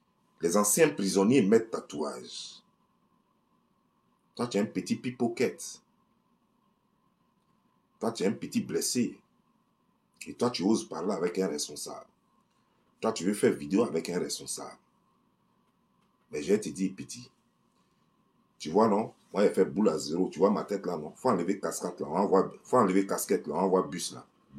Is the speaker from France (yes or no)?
no; Côte d’Ivoire; Je te parle de la Côte d'Ivoire. Je te parle de mon pays, mon beau pays. La Côte d'Ivoire, mon beau pays.